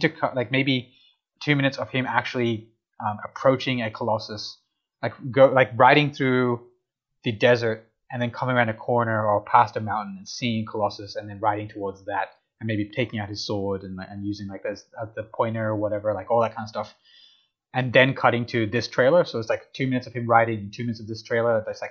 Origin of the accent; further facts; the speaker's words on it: India; I like the Indian music at the start, but I'm biased. I'm Indian.